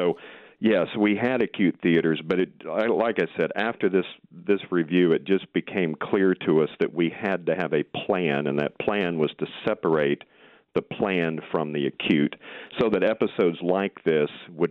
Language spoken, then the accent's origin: English; United States; now in New Zealand; Of course, I'm from America.